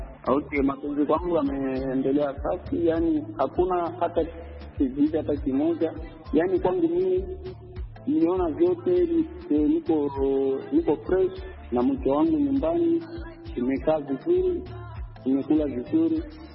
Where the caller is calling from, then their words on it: Lubumbashi, Haut-Katanga, DR Congo; natoka Lubumbashi DRC.